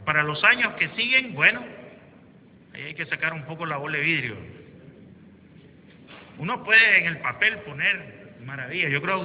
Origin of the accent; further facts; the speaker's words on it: Nicaragua; como nación y como buenos nicaragüenses vamos a poder confrontarlos